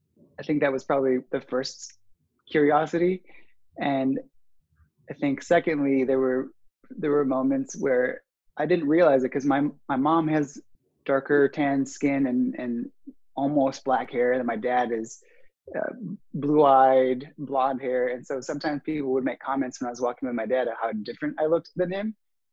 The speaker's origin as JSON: {"language": "English", "town": "Elgin", "region": "Illinois", "country": "United States", "tie": "born or raised there", "said": "A lot of my friends growing up in my hometown of Elgin, Illinois were mixed too."}